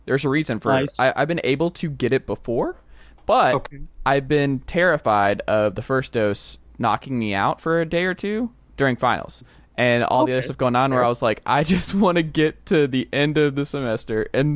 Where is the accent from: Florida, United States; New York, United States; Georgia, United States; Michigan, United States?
Georgia, United States; But, you know, growing up in Georgia, I watched a lot of Georgia Tech.